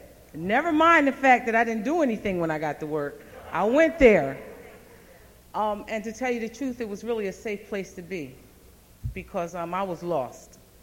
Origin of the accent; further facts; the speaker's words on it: Trenton, New Jersey, United States; I'm an addict from Trenton.